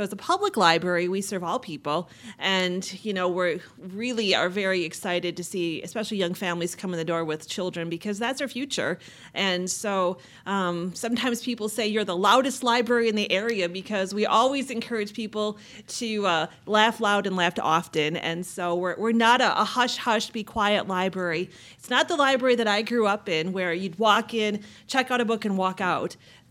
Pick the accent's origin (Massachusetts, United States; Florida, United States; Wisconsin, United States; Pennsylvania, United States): Wisconsin, United States; Viroqua; and that was so exciting to me because Viroqua is my hometown, and I thought, what a great way to be able to give back.